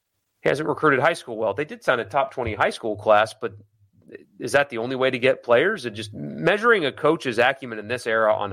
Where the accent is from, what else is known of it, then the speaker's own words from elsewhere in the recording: South Carolina, United States; So, you know, I'm very, very happy here in Mississippi. And it is home now. I grew up in South Carolina, but home is here.